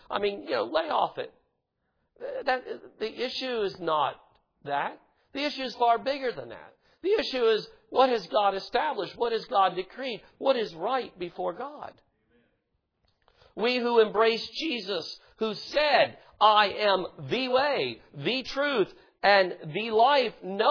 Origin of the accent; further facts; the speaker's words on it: Southern United States, United States; I'm a Southerner. I know, I got caught up in that. It's hard to get out of you. I mean, I love the South. I love being born in the South and raised in the South.